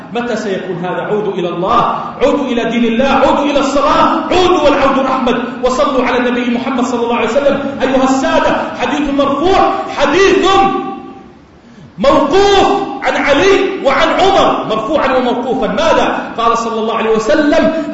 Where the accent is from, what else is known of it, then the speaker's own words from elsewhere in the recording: Jordan; هذا بلدنا الأردن وهو قطعة من بلاد الشام، اجعله واحة للأمن والأمان